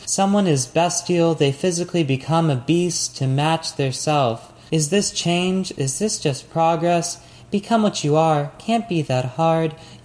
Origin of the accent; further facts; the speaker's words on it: Radcliff, Kentucky, United States; Growing up in Radcliffe, Kentucky, population 20,000, I was not a folksy bitch and more in touch with small towns than with mountains, or with the farmer cousins I had an hour away.